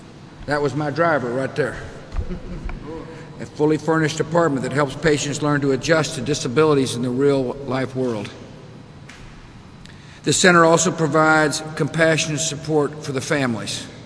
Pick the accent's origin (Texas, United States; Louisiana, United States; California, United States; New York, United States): Texas, United States; San Antonio; right here in my home state of San Antonio, Texas.